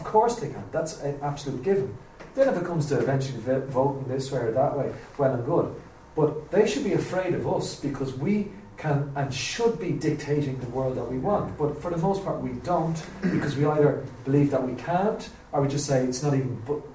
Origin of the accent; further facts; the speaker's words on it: Ireland; Personally, as an Irishman, I can't understand why Irish people are still just going